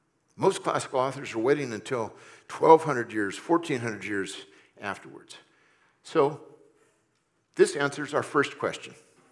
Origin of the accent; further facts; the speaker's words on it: California, United States; Of course, I grew up in California, so you never know what you're going to get there.